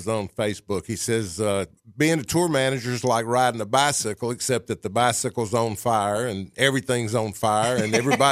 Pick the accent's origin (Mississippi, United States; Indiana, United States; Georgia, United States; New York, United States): Mississippi, United States; Well, it's basically a book about my life. I grew up in the Mississippi Delta.